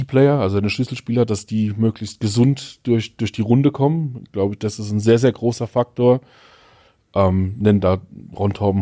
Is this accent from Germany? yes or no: yes; Sandhausen, Baden-Württemberg, Germany; Sandhausen ist, weniger schön, aber mein Heimatort